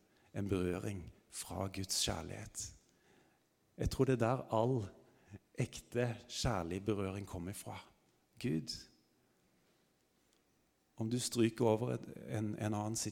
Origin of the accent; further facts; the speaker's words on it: Stavanger, Rogaland, Norway; Jeg er fra Stavanger